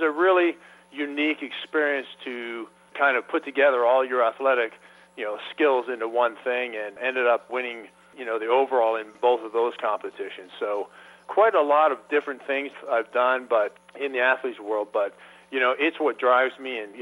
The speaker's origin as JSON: {"language": "English", "town": "Toronto", "region": "Ontario", "country": "Canada", "tie": "born or raised there", "lives_now": "Orange County, United States", "said": "I am a Canadian by birth. I grew up in the Toronto area, in and around there. And currently I reside in Southern California, in Orange County."}